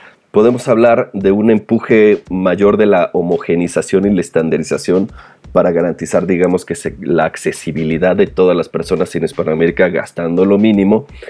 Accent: Mexico; a nosotros como mexicanos nos podrá salir más o menos natural

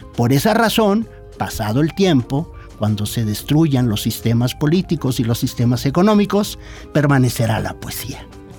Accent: Los Mochis, Sinaloa, Mexico; yo la tuve desde niño, ¿no? Con el Cerro de la Memoria en mi pueblo, en Los Mochis, Sinaloa.

